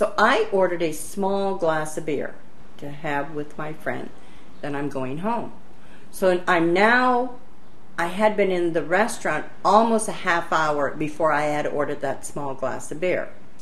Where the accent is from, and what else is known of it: Canada